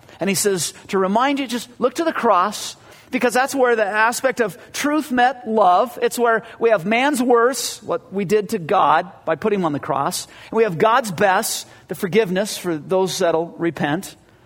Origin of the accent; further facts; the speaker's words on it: Whittier, California, United States; for a kid growing up in Whittier, it was just like, why can't we have steak?